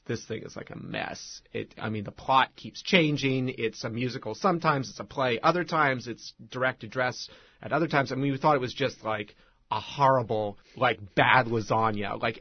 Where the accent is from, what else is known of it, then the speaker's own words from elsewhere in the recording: Ross, California, United States; I'm from the Bay Area. I'm from Ross, California. In Marin County, I went to Redwood High